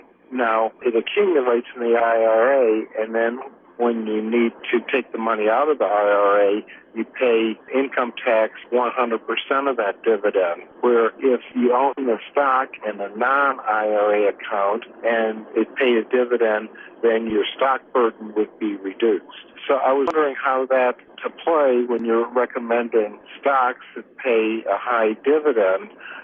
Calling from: Sacramento, California, United States; I'm calling from Sacramento.

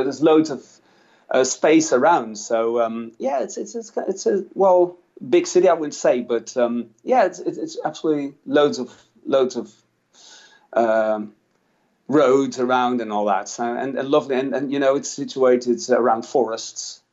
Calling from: Apeldoorn, Gelderland, Netherlands; I'm joining you from Apeldoorn, which is in the middle part of the Netherlands.

